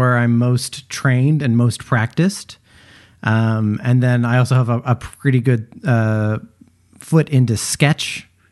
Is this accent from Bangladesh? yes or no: no; Canada; I am Canadian.